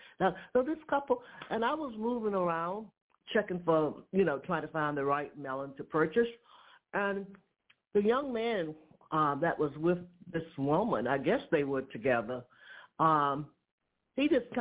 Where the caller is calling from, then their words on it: Georgia, United States; I'm calling him from Georgia.